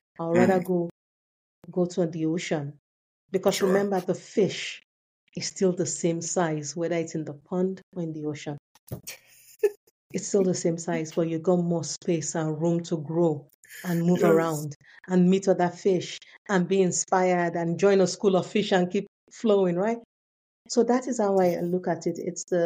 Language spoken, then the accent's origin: English; Nigeria; I come from Yoruba. I'm a Yoruba. That's my tribe from Nigeria. And we speak in proverbs, and it's a language of metaphors.